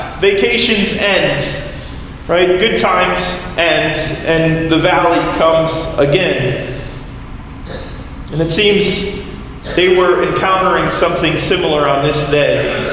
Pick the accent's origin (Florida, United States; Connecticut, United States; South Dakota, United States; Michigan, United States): Michigan, United States; And I'm from Michigan, right? As we all, many of us have lived here our whole lives, and we don't see too many mountains like that here.